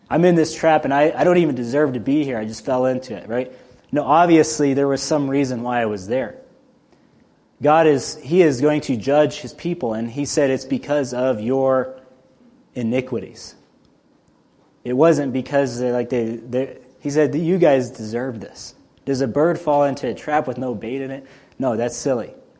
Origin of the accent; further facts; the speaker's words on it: Texas, United States; I grew up in the South in Texas.